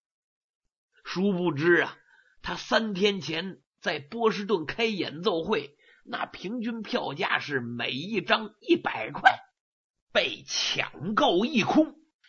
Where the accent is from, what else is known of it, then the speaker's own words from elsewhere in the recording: China; 我们中国人把那种市井小民、妇孺皆知的事叫做下里巴人常识，不叫智慧啊